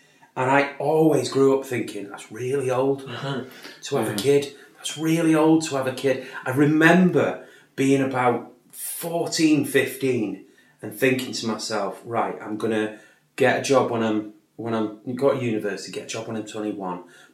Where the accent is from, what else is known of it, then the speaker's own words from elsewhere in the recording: Tameside, North West England, United Kingdom; I think maybe it was where I'm from. I'm from Tameside.